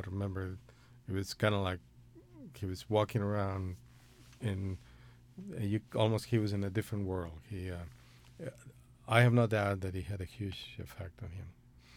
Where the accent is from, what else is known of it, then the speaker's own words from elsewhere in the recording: Mexico; now in United States; I'm from Mexico, and I came to the University of Texas as a freshman in 1964, in September.